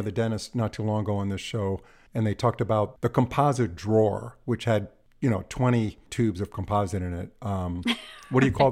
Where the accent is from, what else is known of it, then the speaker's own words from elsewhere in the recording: New York, United States; I'm from New York originally, and it's hard for me to say that word